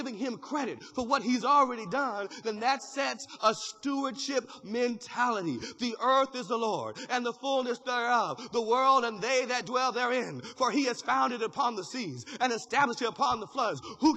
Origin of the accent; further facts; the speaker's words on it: Sacramento, California, United States; also born or lived in Virginia; I'm from Virginia. Look, originally from Sacramento, but I met my wife in Virginia, from Virginia.